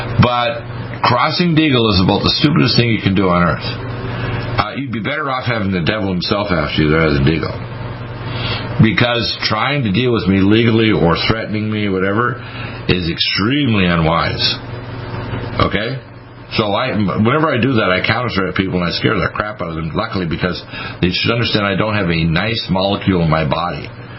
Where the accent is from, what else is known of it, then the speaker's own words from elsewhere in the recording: Detroit, Michigan, United States; born there; also born or lived in Dartmouth, Nova Scotia; from my school in Dartmouth, Nova Scotia, because I'm an American born in Detroit